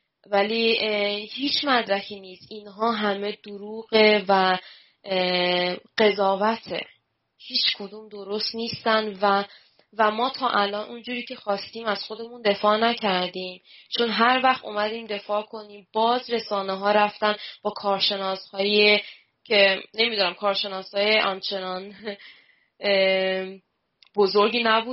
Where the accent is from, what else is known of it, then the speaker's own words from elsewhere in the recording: Iran; now in London, United Kingdom; ما واقعا از زمانی که از ایران اومدیم خیلی دوره سختی رو گذروندیم.